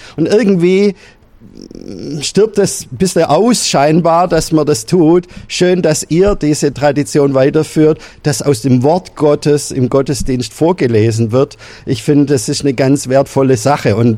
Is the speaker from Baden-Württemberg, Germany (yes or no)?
yes; Baden-Württemberg, Germany; accent: Swabian; ich komme aus dem Schwabenland, hört man mir sicher an. Weil im Schönbuch ist der Ort, wo ich wohne, das liegt so zwischen Böblingen und Tübingen. Und ich bin da in der evangelischen Kirchengemeinde aktiv